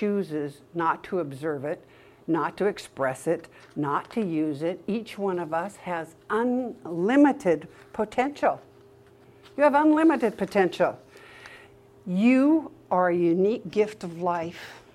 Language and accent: English; Montana, United States; I grew up in Montana. I had an imaginary horse.